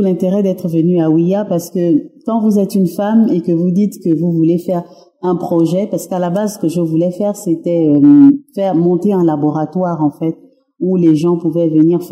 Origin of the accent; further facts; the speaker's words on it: Gabon; J'ai fait mes études à Rouen. Je suis gabonaise